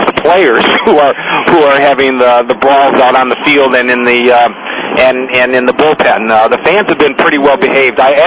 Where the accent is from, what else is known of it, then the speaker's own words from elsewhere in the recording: Detroit, Michigan, United States; I grew up watching the Detroit Tigers when they actually had a baseball team because I grew up in Detroit